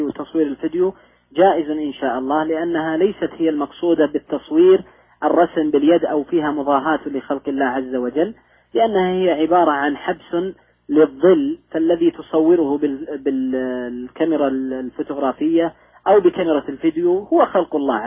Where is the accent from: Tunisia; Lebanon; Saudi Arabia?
Saudi Arabia; هيئة كبار العلماء عندنا في السعودية